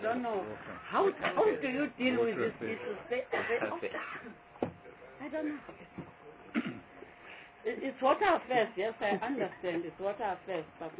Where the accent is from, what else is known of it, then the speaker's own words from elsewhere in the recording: Mpumalanga, South Africa; I'm from Mpumalanga, she's from Limpopo.